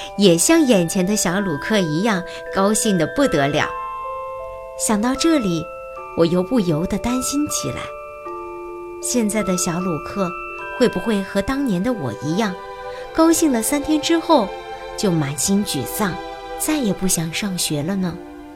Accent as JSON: {"language": "Chinese", "country": "China", "said": "我们来自中国，中国人打乒乓球很厉害"}